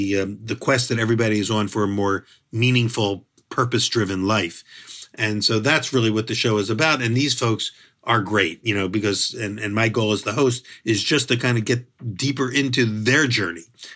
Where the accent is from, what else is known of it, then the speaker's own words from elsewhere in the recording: Philadelphia, Pennsylvania, United States; I grew up in Philadelphia, which is a good food city, very good food city.